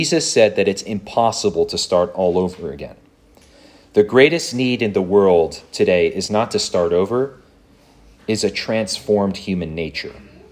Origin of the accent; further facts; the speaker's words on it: New Jersey, United States; So I'm from New Jersey, pretty close proximity.